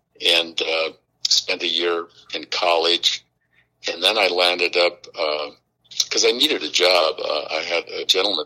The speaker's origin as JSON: {"language": "English", "town": "Pueblo", "region": "Colorado", "country": "United States", "tie": "born or raised there", "also_born_or_lived": "Brighton", "said": "You know, I grew up in Pueblo, I actually was born in Brighton, Colorado, but then my folks, I think I was just about a year old."}